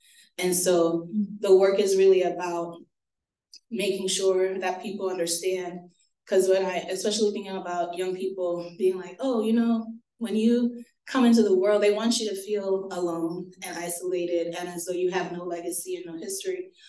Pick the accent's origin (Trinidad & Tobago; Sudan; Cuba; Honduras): Trinidad & Tobago; now in Pittsburgh, United States; how did I end up in Pittsburgh? Because I'm from Trinidad